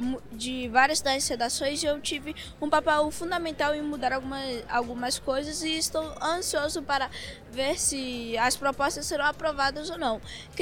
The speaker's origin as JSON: {"language": "Portuguese", "town": "Vitória", "region": "Espírito Santo", "country": "Brazil", "said": "Sou de Vitória e estou nessa delegação aqui para defender os direitos de crianças e adolescentes."}